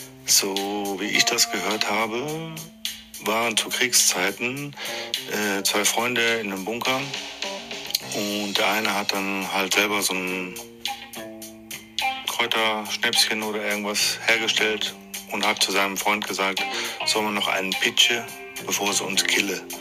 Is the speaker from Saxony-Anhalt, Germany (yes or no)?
no; Düsseldorf, North Rhine-Westphalia, Germany; born there; ich bin 45 Jahre alt, gebürtig aus Düsseldorf.